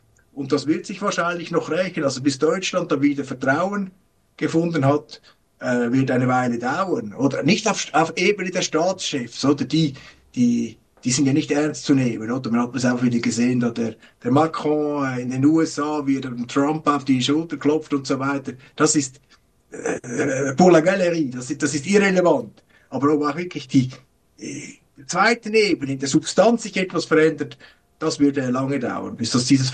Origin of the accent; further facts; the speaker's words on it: Switzerland; Ich meine, als Schweizer, ich hätte es nicht gerne, wenn mir da immer da jemand sagt, was wir zu tun haben.